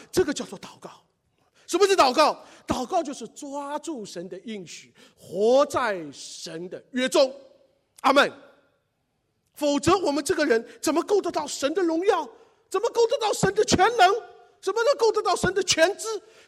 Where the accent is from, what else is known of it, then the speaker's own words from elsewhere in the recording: China; 我们中国人就缺少这个盟约和契约。